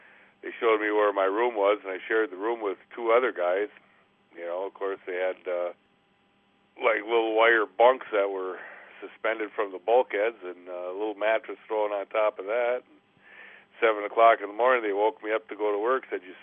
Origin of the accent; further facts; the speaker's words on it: Minnesota, United States; also born or lived in Detroit, Michigan; I was adopted there when I was, I think, 9 months old to a family in Minnesota here.